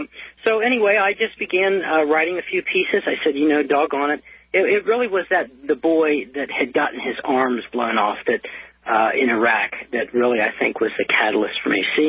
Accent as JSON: {"language": "English", "country": "United States", "tie": "born or raised there", "said": "I was raised as an American."}